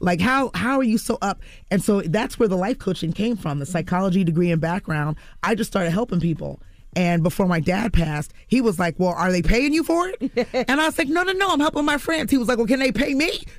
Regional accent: New Jersey, United States; So growing up in Jersey

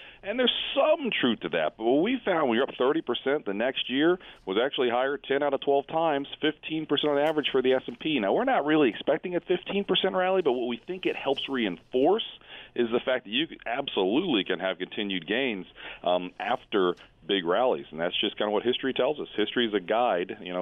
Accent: Cincinnati, Ohio, United States; Well, now, actually, I'm from Cincinnati, okay?

